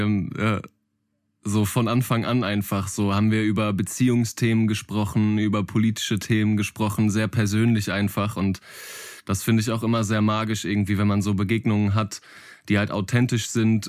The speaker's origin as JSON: {"language": "German", "town": "Herford", "region": "North Rhine-Westphalia", "country": "Germany", "tie": "born or raised there", "said": "aus Herford, aus meiner Heimatstadt"}